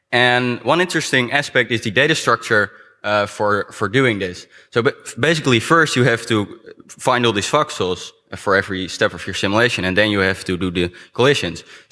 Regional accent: Netherlands; I'm from the Netherlands, and I'm going to show you something about this.

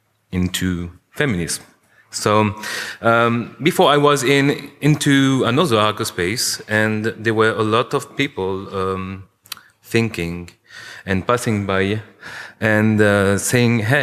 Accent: Paris, Île-de-France, France; I'm from Paris.

